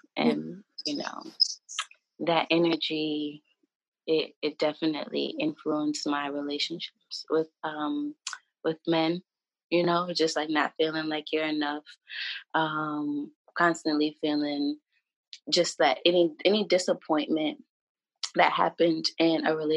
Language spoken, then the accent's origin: English; New York, United States; I also work in child welfare. I'm from New York.